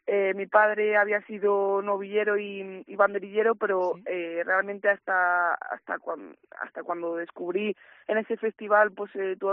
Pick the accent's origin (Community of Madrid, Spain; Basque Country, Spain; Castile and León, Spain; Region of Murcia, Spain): Castile and León, Spain; Salamanca; ahora mi presentación en Salamanca, que es mi tierra